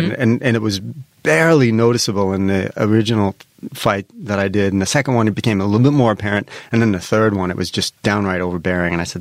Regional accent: New York, United States; They asked me because I'm from New York.

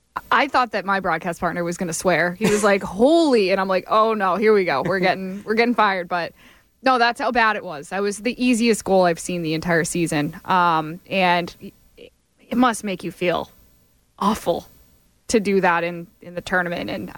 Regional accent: Attleboro, Massachusetts, United States; He's married to someone from my hometown, actually, in Attleboro

